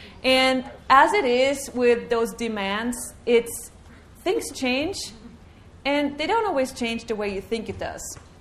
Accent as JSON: {"language": "English", "country": "Austria", "lives_now": "Sweden", "said": "I am from Austria, but I live in Sweden."}